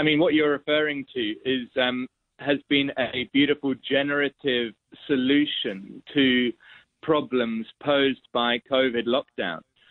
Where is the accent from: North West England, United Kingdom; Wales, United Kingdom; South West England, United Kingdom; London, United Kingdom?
London, United Kingdom; I grew up in London and was a graduated university and was working in kids TV at CBBC, British Broadcasting Corporation